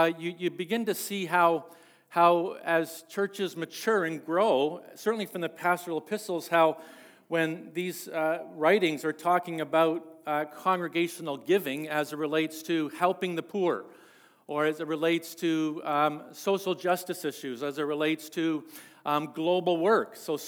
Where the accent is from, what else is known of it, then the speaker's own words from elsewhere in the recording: Ontario, Canada; So I grew up in Ontario, and my sister and I, older sister, we grew up in what I guess today would be called a lower income family.